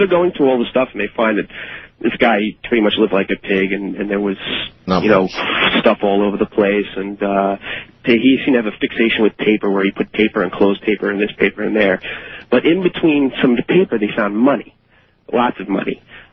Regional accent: New Jersey, United States; I'm from New Jersey.

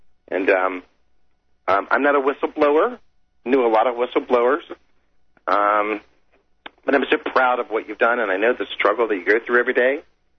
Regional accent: Greenbelt, Maryland, United States; I grew up in Greenbelt, Maryland. I don't know if you know where Greenbelt is, right across the street from NASA.

